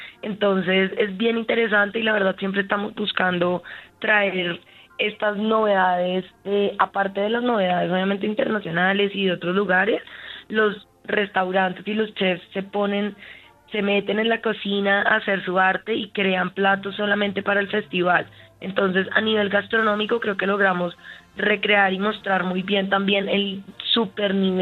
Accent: Bogotá, Colombia; estamos como bogotanos ya buscando y curioseando alrededor de la oferta gastronómica que tiene nuestra ciudad

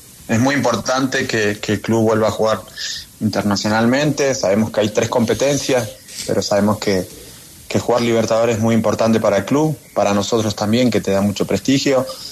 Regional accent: Argentina; Bueno, soy argentino y me gusta jugar de esa manera, agresivo, con ganas, sin negociar la actitud.

